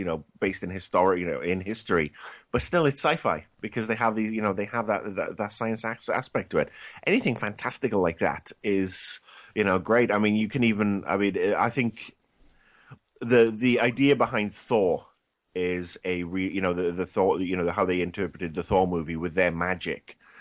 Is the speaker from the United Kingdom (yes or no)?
yes; Wales, United Kingdom; I hail from a small village outside Swansea in Wales